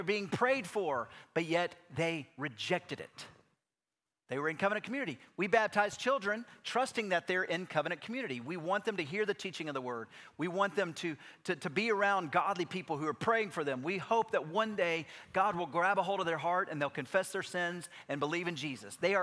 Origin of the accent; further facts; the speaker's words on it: Knoxville, Tennessee, United States; I grew up in East Tennessee. I grew up here in Knoxville.